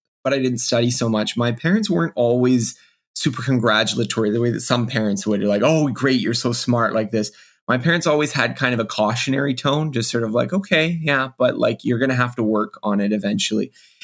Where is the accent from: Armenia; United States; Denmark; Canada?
Canada; I am Canadian, yeah.